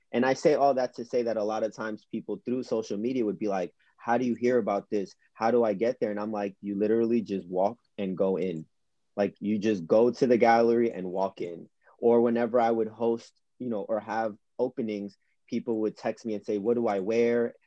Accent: New York City, New York, United States; because I was born in Queens and raised in the city

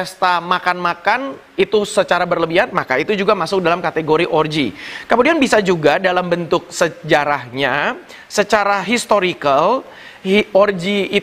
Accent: Indonesia; kita orang Asia, kita orang Indonesia

